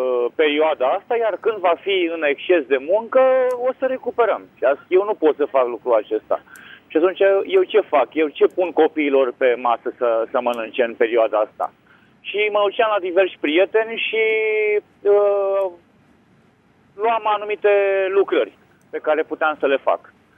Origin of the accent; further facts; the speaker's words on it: Craiova, Dolj, Romania; Deși eu sunt din Craiova.